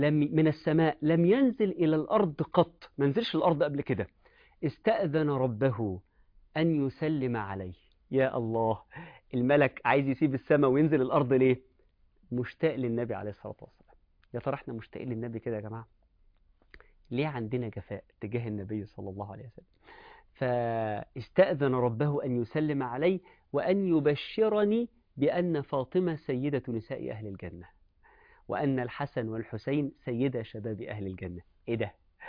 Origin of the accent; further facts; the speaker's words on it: Egypt; والسيدة زينب اللي مدفونة عندنا في مصر هنا يا جماعة